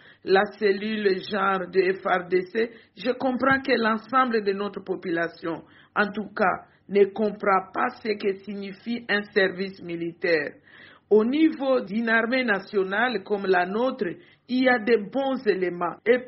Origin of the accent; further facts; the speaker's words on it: DR Congo; Je suis de la RDC